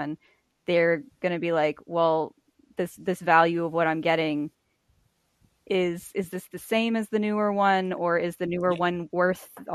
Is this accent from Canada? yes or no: yes; Canada; moved away; I'm from Canada and I worked at EB Games when I was still there.